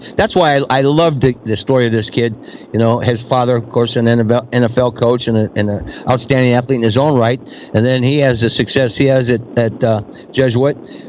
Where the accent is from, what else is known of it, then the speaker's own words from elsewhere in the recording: Sheldon, Iowa, United States; they grew up 50 miles from my hometown in Sheldon, Iowa